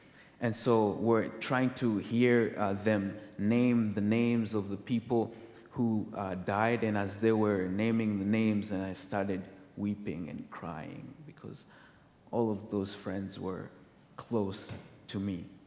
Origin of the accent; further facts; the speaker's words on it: New Brunswick, Canada; also born or lived in Congo; My native country is Congo, but I grew up in New Brunswick